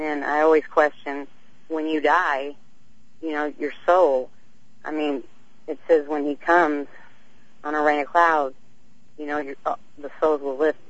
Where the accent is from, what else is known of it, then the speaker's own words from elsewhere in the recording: Cape Girardeau, Missouri, United States; I'm from Cape, and when I come up to St. Louis, I get to enjoy your station. We don't get it where I'm from.